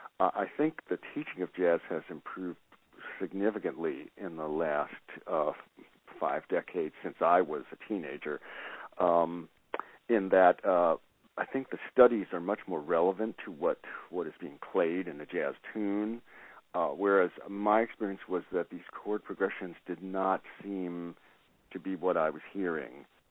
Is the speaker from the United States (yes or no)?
yes; New York, United States; I would say also, growing up in New York, there were at least three jazz stations.